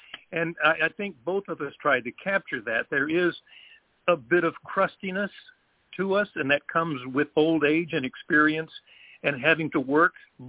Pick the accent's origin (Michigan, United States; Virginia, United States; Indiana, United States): Virginia, United States; I was growing up in Virginia